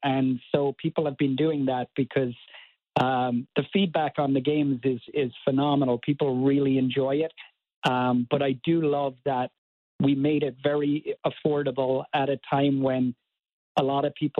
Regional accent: Cork, Munster, Ireland; born or raised there; moved away as an adult; now in Baltimore, United States

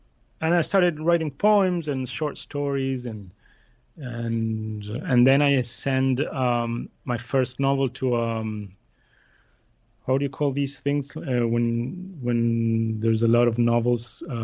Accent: Buenos Aires, Argentina; I grew up in Buenos Aires in Argentina. I went to an English school, so this funny accent I have belongs to that.

